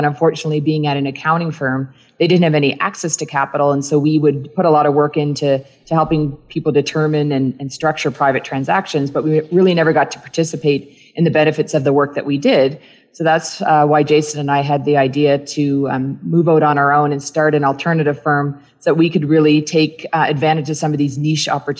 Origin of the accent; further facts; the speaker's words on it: New Germany, Nova Scotia, Canada; I grew up in New Germany, Nova Scotia, but I was actually born in Halifax, Nova Scotia, because there are no hospitals in New Germany.